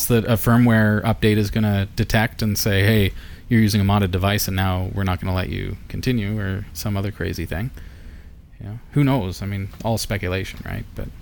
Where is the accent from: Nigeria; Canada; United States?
Canada; I'm Canadian.